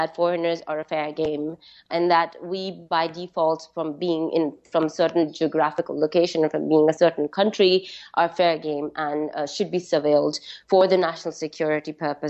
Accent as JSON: {"language": "English", "country": "Pakistan", "said": "As a Pakistani, as a green passport holder, as a woman with a brown skin"}